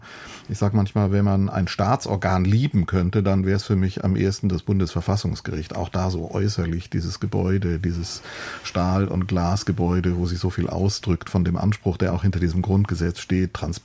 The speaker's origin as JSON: {"language": "German", "town": "Cologne", "region": "North Rhine-Westphalia", "country": "Germany", "tie": "born or raised there", "said": "Das war auch mein Lebensgefühl als so ein Kind der Westdeutschen Bundesrepublik. Ich bin in Köln, also mit der Straßenbahn ein paar Stationen von diesem Museum König entfernt, aufgewachsen."}